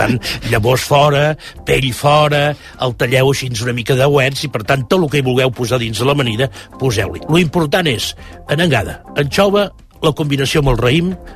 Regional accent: Granollers, Catalonia, Spain; Jo, que soc fill de Granollers, recordo la porxada

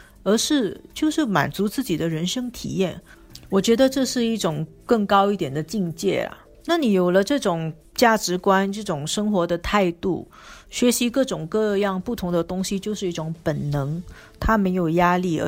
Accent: Singapore; 就是让我们新加坡人乐于不断的学习啊

